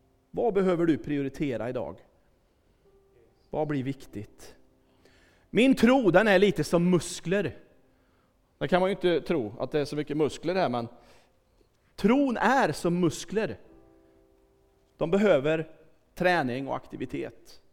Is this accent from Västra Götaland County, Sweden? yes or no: no; Kristinehamn, Värmland, Sweden; Jag har varit döpt som liten grabb i Kristinehamn där pappa var pastor och jag är uppvuxen. Haft kristna föräldrar och levt i en kyrklig miljö stora delar av mitt liv.